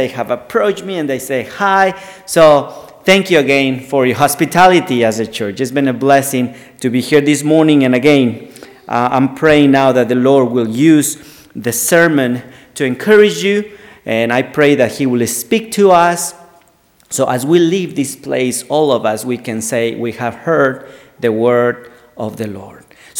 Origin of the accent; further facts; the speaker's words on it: Ecuador; English is a second language; So if some of you might wonder my accent, I'm not from the South, not from South Carolina, but I'm from the South, South America. I'm from Ecuador.